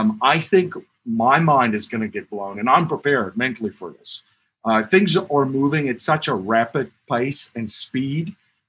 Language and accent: English; Cape Town, Western Cape, South Africa; also born or lived in Stellenbosch; if you live in where I grew up in Cape Town and Stellenbosch in the wintertime